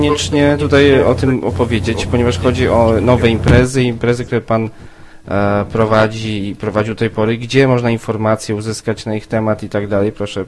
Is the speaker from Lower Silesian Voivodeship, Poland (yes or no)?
yes; Lower Silesian Voivodeship, Poland; Jestem sam też spod Wrocławia akurat.